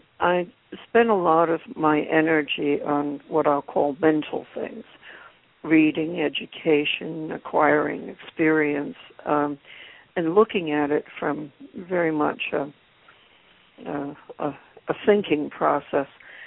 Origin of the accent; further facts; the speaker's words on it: New York City, New York, United States; I grew up in New York City in what was then the largest apartment complex in the world, and we were not permitted to have animals.